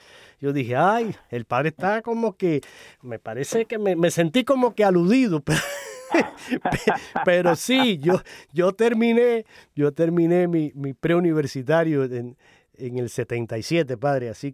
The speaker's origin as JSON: {"language": "Spanish", "region": "Holguín", "country": "Cuba", "tie": "born or raised there", "said": "mi tierra natal, con Holguín, esa querida ciudad del oriente de la isla de Cuba"}